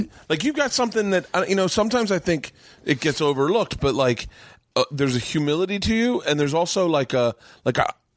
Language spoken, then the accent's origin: English; Florida, United States; Because I grew up in Florida.